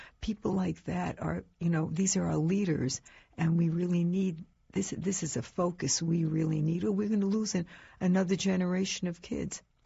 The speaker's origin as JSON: {"language": "English", "town": "New York City", "region": "New York", "country": "United States", "tie": "born or raised there", "said": "I grew up in New York City, and every high school had at that time a Department of Industrial, what do they call it?"}